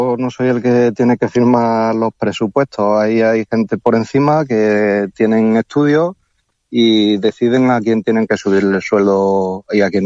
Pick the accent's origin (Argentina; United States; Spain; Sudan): Spain; me enorgullece el representar a España tanto en mi país como fuera.